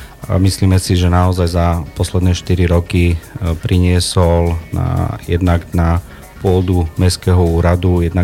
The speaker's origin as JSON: {"language": "Slovak", "town": "Humenné", "region": "Prešov Region", "country": "Slovakia", "said": "Tak som Humenčan."}